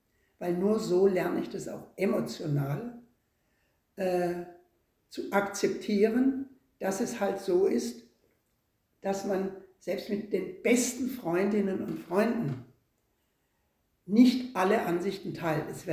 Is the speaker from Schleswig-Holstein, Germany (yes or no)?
no; Baden-Württemberg, Germany; dass es Ruhrgebiet gibt, wo die Menschen ganz anders reden und essen und trinken als bei uns im Schwarzwald.